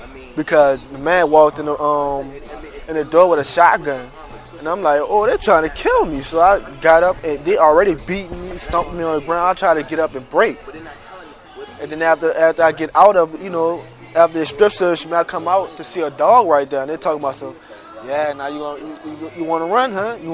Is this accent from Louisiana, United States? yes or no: yes; New Orleans, Louisiana, United States; I'm from New Orleans.